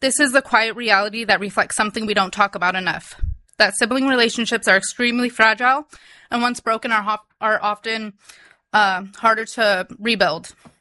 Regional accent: Anchorage, Alaska, United States; and I am from Anchorage.

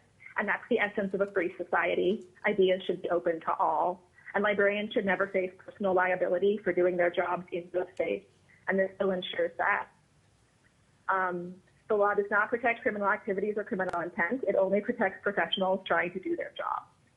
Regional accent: Alaska, United States; I was born and raised in Alaska, and our libraries have always been a cornerstone of my life.

